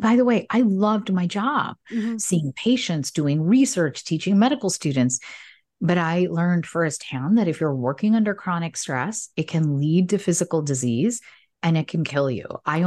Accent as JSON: {"language": "English", "country": "United States", "tie": "born or raised there", "said": "So I was raised here in the United States as a daughter of immigrants, South Asian immigrants"}